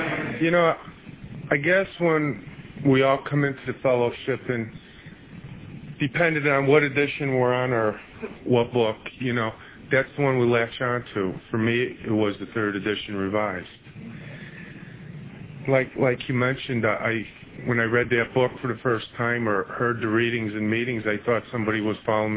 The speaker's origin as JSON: {"language": "English", "region": "Connecticut", "country": "United States", "said": "I come from Connecticut"}